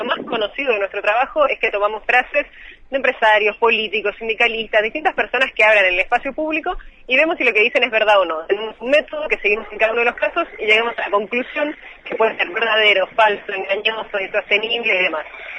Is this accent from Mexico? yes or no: no; Chile; now in Argentina; Así es, chilena viviendo hace 8 años acá en Argentina.